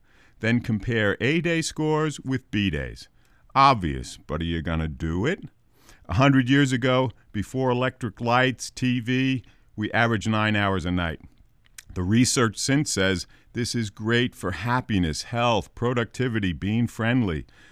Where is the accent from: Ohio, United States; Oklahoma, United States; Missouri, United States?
Missouri, United States; Basically, we're from Missouri, where the motto is show me or prove it.